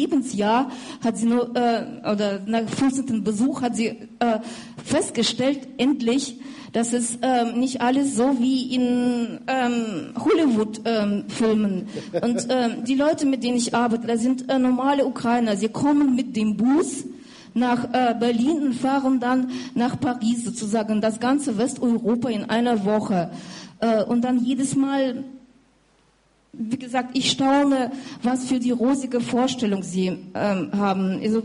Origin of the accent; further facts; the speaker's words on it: Saint Petersburg, Russia; German is a second language; now in Germany; Ich komme aus Petersburg, ich telefoniere immer mit meinen Freunden aus Petersburg